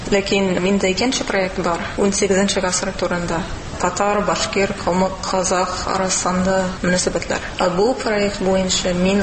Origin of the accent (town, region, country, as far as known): Los Angeles, California, United States; Tatar is a second language